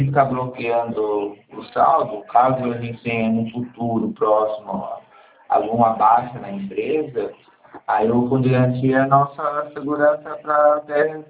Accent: São Paulo, Brazil; now in Santa Catarina, Brazil; Eu fui do ABC Paulista, agora eu estou residindo em Santa Catarina.

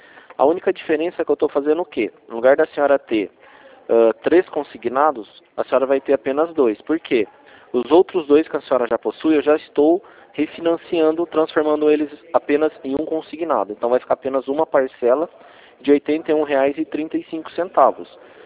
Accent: São Paulo, Brazil; eu sou do estado de São Paulo

